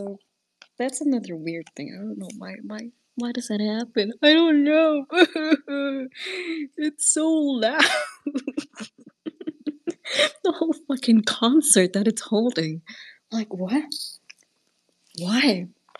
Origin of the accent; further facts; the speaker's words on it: Canada; As a Canadian, I'm ashamed to be in the same country as Chill.